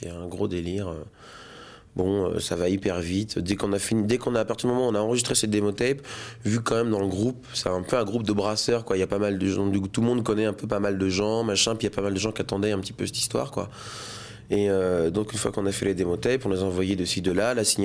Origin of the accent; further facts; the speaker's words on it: Martinique; Je suis martiniquais, personnellement.